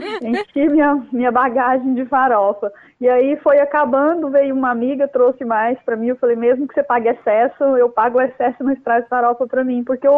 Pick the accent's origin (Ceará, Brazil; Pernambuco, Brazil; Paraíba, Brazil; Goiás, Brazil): Goiás, Brazil; Eu sou goiana, ele nasceu aqui e a gente estava morando em Goiás.